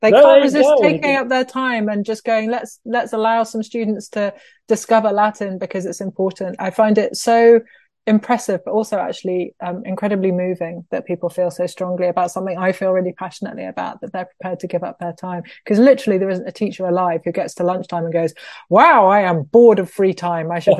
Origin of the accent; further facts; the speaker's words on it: Birmingham, West Midlands, United Kingdom; moved away; I went to King Edward VI High School for Girls in Birmingham. I grew up in Birmingham and I know I've been gone a long time now